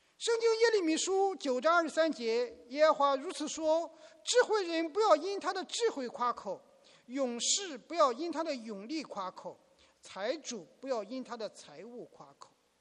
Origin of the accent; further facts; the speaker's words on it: China; 我们中国人很会赚钱